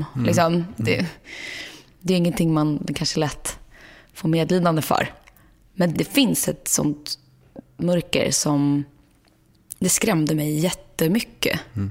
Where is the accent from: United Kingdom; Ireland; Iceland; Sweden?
Sweden; Som svensk då, så är det lite den här, jag ska passa på.